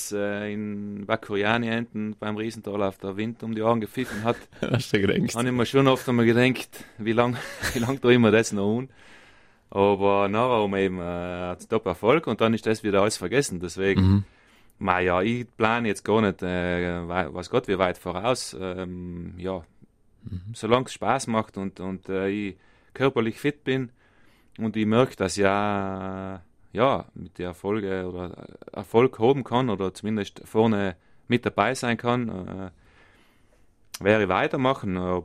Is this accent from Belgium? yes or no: no; Trentino-Alto Adige, Italy; Wenn ich es so willst, dann fühle ich mich als Südtiroler